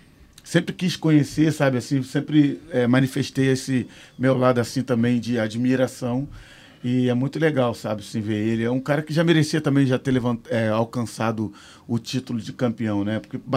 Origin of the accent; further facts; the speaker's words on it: São Gonçalo, Rio de Janeiro, Brazil; also born or lived in Niterói; eu nasci em Niterói, depois fui com 7 anos pra São Gonçalo. E tem gente que pensa que eu nasci em São Gonçalo, mas eu nasci em Niterói. Eu era ali da Coronel Leôncio, da Engenhoca.